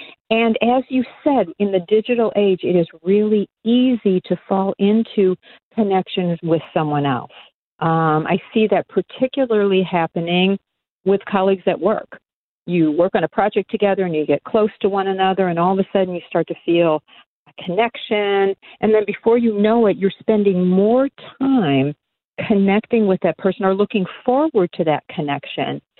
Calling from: Huntington Beach, California, United States; Oh, I am calling in from Huntington Beach, California.

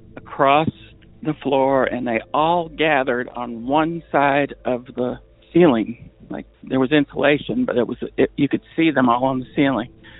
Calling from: New Hampshire, United States; also born or lived in Whitefield; Hi, Derek. I'm calling from New Hampshire. My story takes place in a small town called Whitefield, New Hampshire, probably about an hour or so from the Canadian border in northern New Hampshire in the White Mountains.

